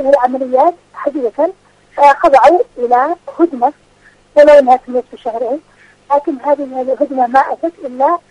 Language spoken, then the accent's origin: Arabic; Yemen; حتى الطفله عندنا في اليمن